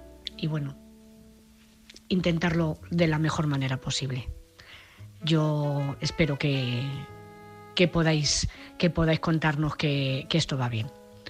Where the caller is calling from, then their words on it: Madrid, Community of Madrid, Spain; de Madrid